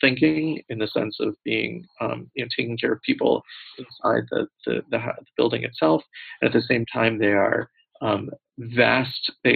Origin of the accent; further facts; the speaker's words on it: United States; And it just rings so novel to my ear as an American